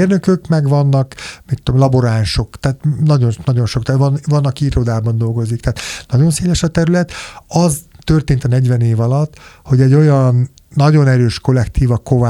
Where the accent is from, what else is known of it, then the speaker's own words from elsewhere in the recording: Paks, Tolna, Hungary; Hát én őspaksi vagyok, tehát én ott születtem, több száz évre Paks, és még emlékszem gyerekkoromban, mikor megérkezett az atomerőmű, meg 72-ben születtem